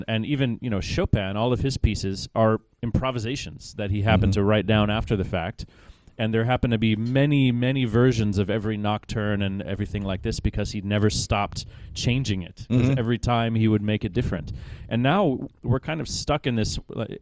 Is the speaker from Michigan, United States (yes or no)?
no; Kansas City, Kansas, United States; Kansas City. In the suburbs mm-hmm. on the Kansas side.